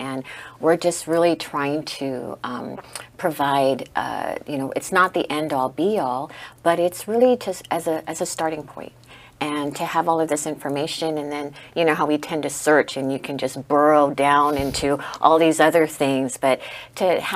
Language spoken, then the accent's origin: English; Guam; as I was growing up in Guam, going to school, we learned a lot about American, U.S. history